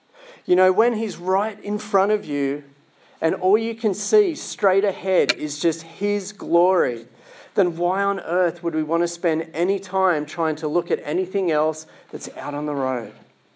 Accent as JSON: {"language": "English", "town": "Sydney", "region": "New South Wales", "country": "Australia", "said": "even though I'm from Sydney, I've been camping in the Alpine region out here for many years."}